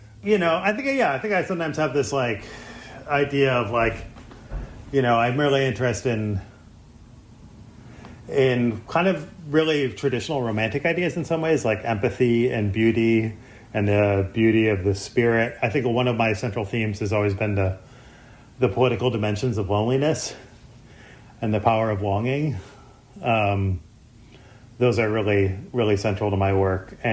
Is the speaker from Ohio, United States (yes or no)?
no; Michigan, United States; now in Philadelphia, United States; I'm from Michigan originally, from outside of Detroit. I've lived here in Philadelphia for off and on since 2007.